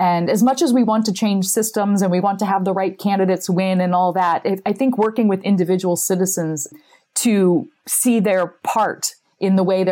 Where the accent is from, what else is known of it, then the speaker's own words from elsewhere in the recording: Ohio, United States; My home state's Ohio.